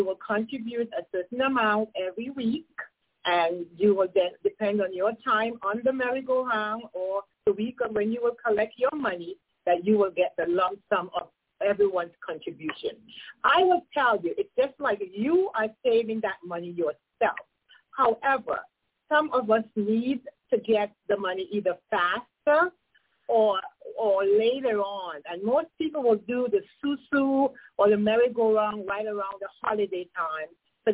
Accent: Tobago, Trinidad & Tobago; I am from the beautiful island of Tobago. So you're here, the twin islands, Trinidad and Tobago.

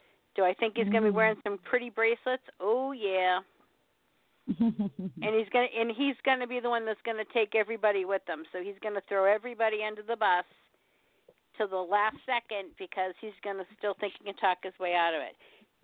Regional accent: Boston, Massachusetts, United States; If it wasn't for the fact that I'm from Boston and I've heard of the Celtics

